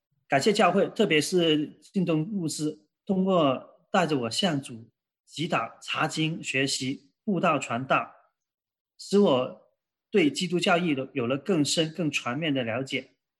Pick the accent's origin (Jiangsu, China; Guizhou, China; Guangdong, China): Guangdong, China; 我来自广东，大陆广东啊。